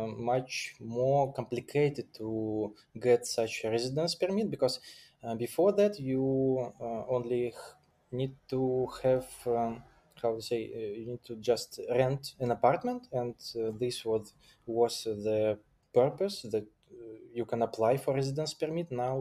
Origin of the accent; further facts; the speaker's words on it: Grodno, Grodno Region, Belarus; English is a second language; also born or lived in Minsk; I am from the Belarus, from Minsk. So I was born in a smaller city in Grodno. It's on the border with Poland. But during my university time, I moved to Minsk and stayed there. So I live in Minsk during maybe 20 years.